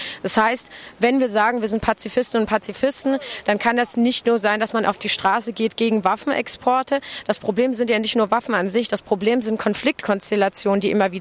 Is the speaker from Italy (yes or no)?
no; Iraq; ich bin selber Kurdin aus dem Irak.